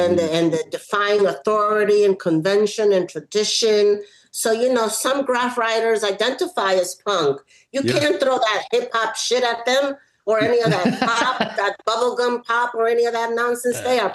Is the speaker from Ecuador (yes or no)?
yes; Ecuador; Yeah, we're from Ecuador. My stepdad was from Cuba.